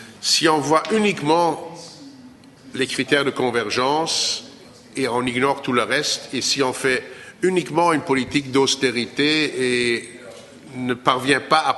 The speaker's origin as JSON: {"language": "French", "country": "Belgium", "said": "Bon, chez nous en Belgique"}